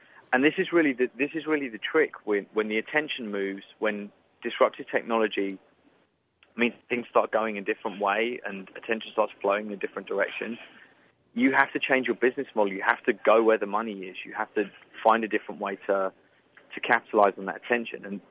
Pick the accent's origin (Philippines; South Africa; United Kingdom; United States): United Kingdom; London; And I grew up in London.